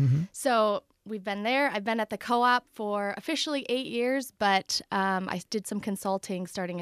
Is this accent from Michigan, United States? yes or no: yes; Kalamazoo, Michigan, United States; now in Montgomery, United States; I am originally actually from Michigan, from the Kalamazoo, Michigan area. But my husband and I reside in Montgomery.